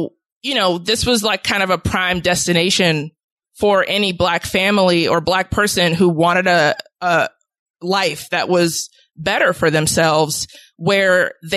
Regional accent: Chicago, Illinois, United States; I'm from the South Side of Chicago. I still live on the South Side of Chicago.

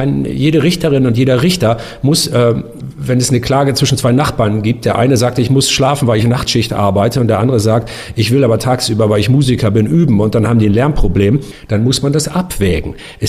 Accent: Northern Germany, Germany; Ich bin ja auch ein Norddeutscher.

